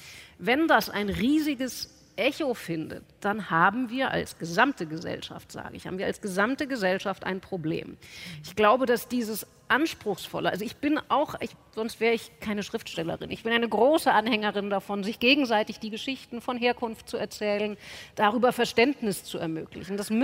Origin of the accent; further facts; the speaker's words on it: Frankfurt am Main, Hesse, Germany; now in Berlin, Germany; Und natürlich ist dieser Weg von Frankfurt am Main, wo ich aufgewachsen bin, nach Berlin noch ein vergleichsweise kurzer.